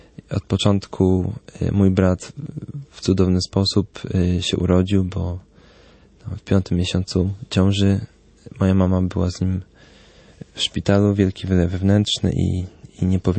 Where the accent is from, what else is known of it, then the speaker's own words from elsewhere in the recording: Lublin, Lublin Voivodeship, Poland; My jesteśmy z Lublina, więc do Gdyni trochę daleko. W sensie ja, bo jak to się okazało, moja małżonka jest z Gdyni.